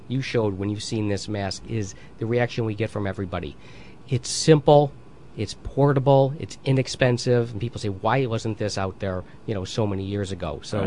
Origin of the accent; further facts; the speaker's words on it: New Jersey, United States; Well, we're from Jersey. I'm from Jersey.